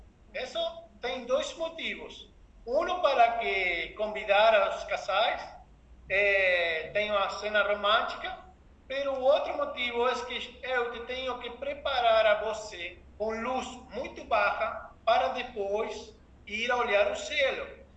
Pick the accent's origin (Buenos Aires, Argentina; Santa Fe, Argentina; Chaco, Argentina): Buenos Aires, Argentina; born there; Portuguese is a second language; como eu falei, eu nasci em Buenos Aires. Então, eu nunca havia visto este cielo aqui.